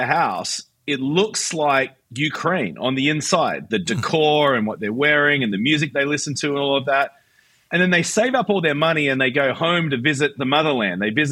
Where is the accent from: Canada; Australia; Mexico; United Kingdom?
Australia; now in United States; I live in America and I'm reminded every day that I'm not American. Like I'm an Aussie living in a foreign land, you know? But then when I go back to Australia, it's nothing like I remember because it's nearly 30 years on.